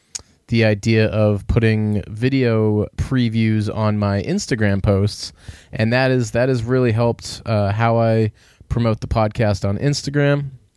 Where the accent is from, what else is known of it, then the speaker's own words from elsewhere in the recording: Boston, Massachusetts, United States; because I'm from Boston, so that's a local one for me.